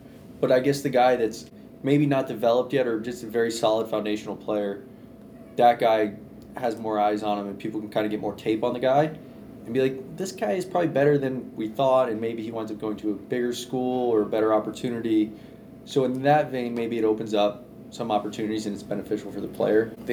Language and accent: English; Boca Raton, Florida, United States; And I grew up in Boca, like a lot of people in that area.